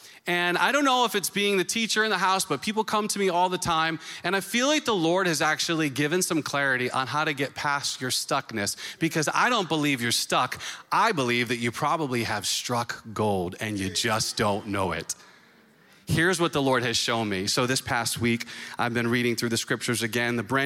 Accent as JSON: {"language": "English", "region": "New England", "country": "United States", "tie": "born or raised there", "said": "And I have been born and raised in New England and I've always believed."}